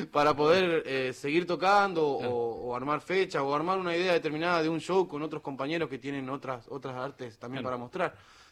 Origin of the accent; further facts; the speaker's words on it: San Martín de los Andes, Neuquén, Argentina; yo también reivindico porque me crié ahí en San Martín de los Andes